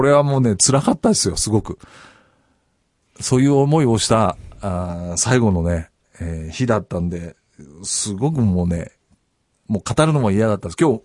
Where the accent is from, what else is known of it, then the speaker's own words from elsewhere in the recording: Kumamoto, Japan; 僕の、ね、生まれた故郷の試合だったやつが。